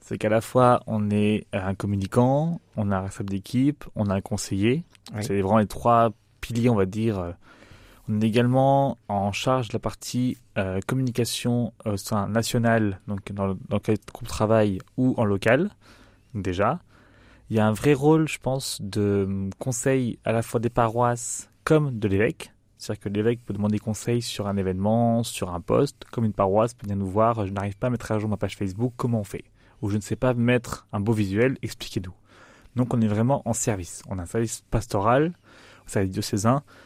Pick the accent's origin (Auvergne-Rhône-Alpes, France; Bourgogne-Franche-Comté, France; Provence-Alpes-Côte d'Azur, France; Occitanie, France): Provence-Alpes-Côte d'Azur, France; Nice; Non, alors je suis un vrai touriste. J'ai grandi à Nice.